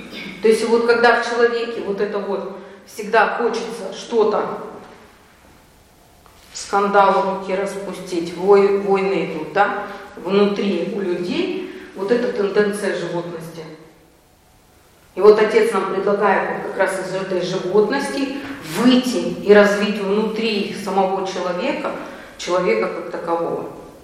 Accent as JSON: {"language": "Russian", "country": "Russia", "tie": "born there", "said": "мы родились в России, это очень хорошо. И мы родились еще в переход, это тоже очень интересная эпоха, когда мы родились в переход"}